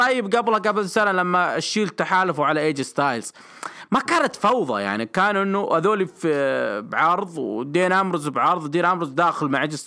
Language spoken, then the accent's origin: Arabic; Riyadh, Riyadh Province, Saudi Arabia; هذا عندنا في الرياض